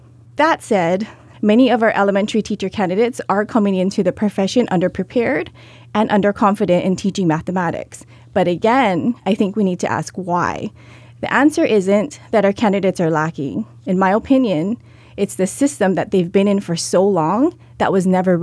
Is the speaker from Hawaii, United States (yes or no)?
yes; Hawaii, United States; because growing up in Hawaii, we don't learn the same. We're outdoors often.